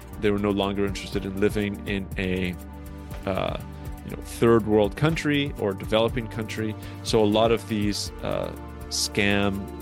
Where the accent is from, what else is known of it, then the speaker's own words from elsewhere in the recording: Canada; I'm Canadian, of course